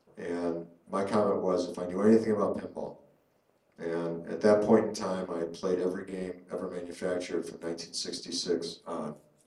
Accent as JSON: {"language": "English", "town": "Chicago", "region": "Illinois", "country": "United States", "tie": "born or raised there", "said": "I mean, I grew up in Chicago, I didn't know these companies were there."}